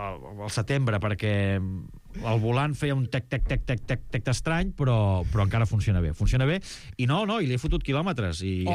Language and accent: Catalan; Súria, Catalonia, Spain; No, home, jo sóc de Súria i...